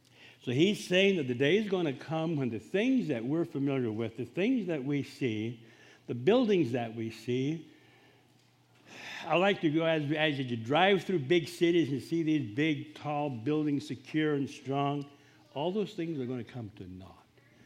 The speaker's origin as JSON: {"language": "English", "country": "Honduras", "tie": "born or raised there", "said": "When we lived in Honduras, I grew up in Honduras"}